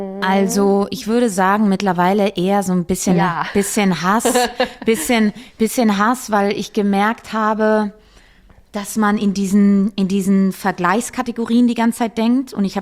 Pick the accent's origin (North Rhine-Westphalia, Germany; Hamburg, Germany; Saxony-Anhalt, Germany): North Rhine-Westphalia, Germany; Cologne; Und es findet in meiner Heimatstadt Köln statt